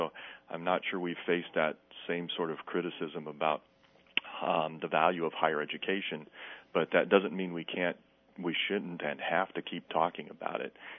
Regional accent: Holstein, Iowa, United States; also born or lived in Estherville; I was born in Estherville. But spent most of my youth in the town of Holstein.

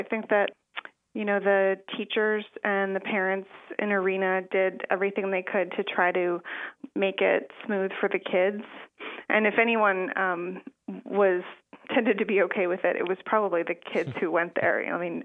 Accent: Kenosha, Wisconsin, United States; So I grew up in Kenosha, and I went to the a big public high school in Kenosha, Mary D. Bradford on the north side of Kenosha.

